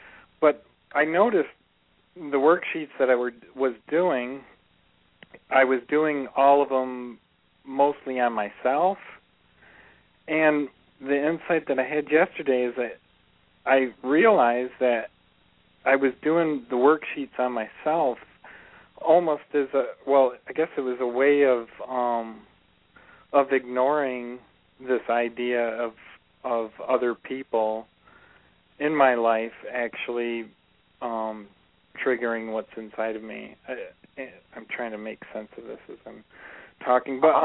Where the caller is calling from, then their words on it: Lansing, Michigan, United States; From Lansing.